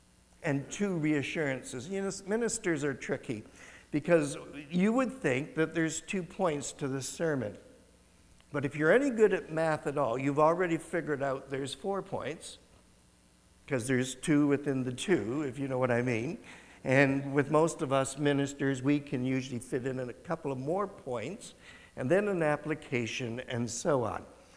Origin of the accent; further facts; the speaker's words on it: Windsor, Ontario, Canada; I grew up in Windsor